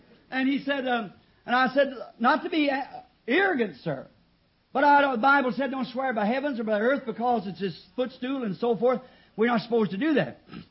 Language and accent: English; Ireland; Now, I'm an Irishman.